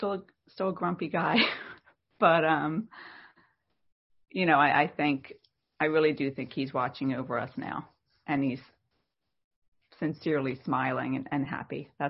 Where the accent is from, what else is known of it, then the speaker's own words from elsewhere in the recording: Norristown, Pennsylvania, United States; I am from Norristown, Pennsylvania, which is close to Philadelphia.